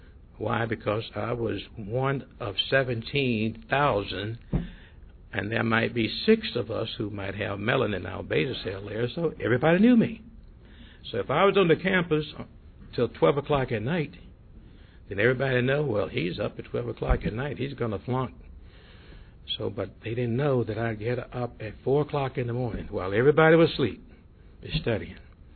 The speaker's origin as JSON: {"language": "English", "region": "Deep South", "country": "United States", "tie": "born there", "said": "However, I was born 1942 in the Deep South."}